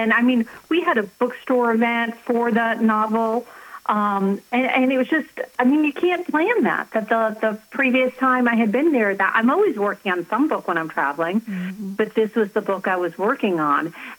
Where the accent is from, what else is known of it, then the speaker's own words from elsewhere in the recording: Boston, Massachusetts, United States; When I was growing up, I was from Boston. I lived in the outside of Boston. I lived in a suburb.